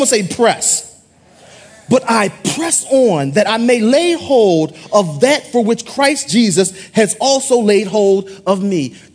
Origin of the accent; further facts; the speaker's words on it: Philadelphia, Pennsylvania, United States; You guys know I'm from Philadelphia, right? Born and raised on a playground where I spent most of my days.